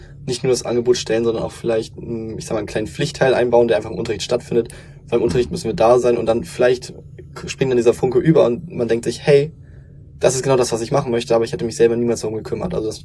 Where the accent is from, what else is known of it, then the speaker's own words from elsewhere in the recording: Lower Saxony, Germany; also ich komme aus Niedersachsen, 13 Jahre dann zur Schule gegangen sind.